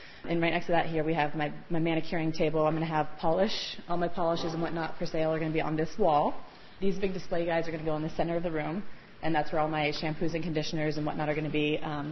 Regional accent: Ketchikan, Alaska, United States; also born or lived in Seattle; I was born and raised in Ketchikan. I moved down to Seattle for about 6 years and went to cosmetology school.

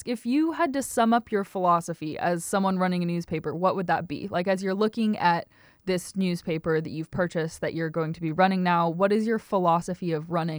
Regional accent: Portland, Oregon, United States; now in Wrangell, United States; I'm from Portland, Oregon, so the police blotter from there looks a lot different than somewhere like Wrangell.

